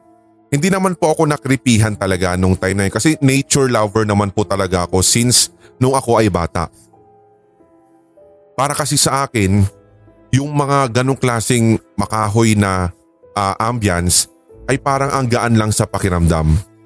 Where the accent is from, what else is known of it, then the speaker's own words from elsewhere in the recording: Parañaque, Metro Manila, Philippines; ako po ay laking Paranac Q. Paranaque po yun.